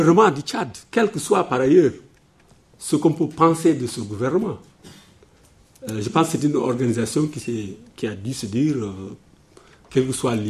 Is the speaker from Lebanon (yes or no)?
no; Senegal; c'est un problème que nous avons eu à poser chez nous en Afrique et au Sénégal